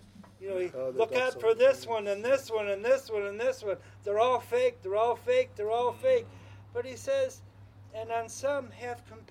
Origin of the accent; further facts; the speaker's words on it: Chicago, Illinois, United States; I'm used to living in a big city, so that's... I mean, that's 750,000 people. I'm from Chicago.